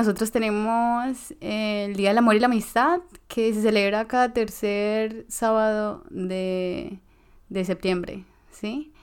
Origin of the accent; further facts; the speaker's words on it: Tuta, Boyacá, Colombia; German is a second language; now in Germany; Also ich komme aus Tuta, Boyacá.